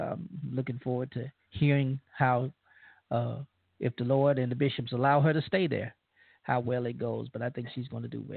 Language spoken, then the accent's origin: English; Louisiana, United States; I'm hailing from Cajun Land, USA